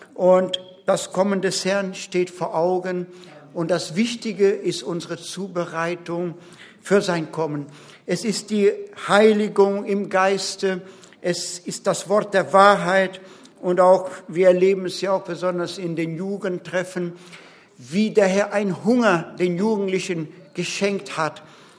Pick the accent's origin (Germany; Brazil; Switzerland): Brazil; born there; first language Portuguese; German is a second language; Und ich bin besonders dankbar für alle in meiner Sprache, im Lande, wo ich geboren bin, Brasilien, das ist Portugiesisch.